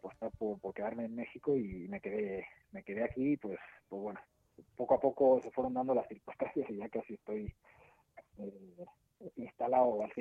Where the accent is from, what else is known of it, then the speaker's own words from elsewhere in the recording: Salamanca, Castile and León, Spain; sobre todo, pues bueno, mi tierra, ¿no? Que es Salamanca